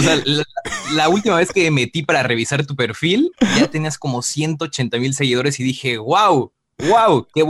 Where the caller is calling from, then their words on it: Tijuana, Baja California, Mexico; Y sí, estamos desde Tijuana.